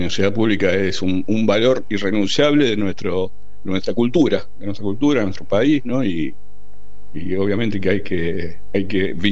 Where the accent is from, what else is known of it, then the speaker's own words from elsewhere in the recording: Rosario, Santa Fe, Argentina; Soy de Rosario, así que habíamos armado también una organización gremial empresarial en el interior.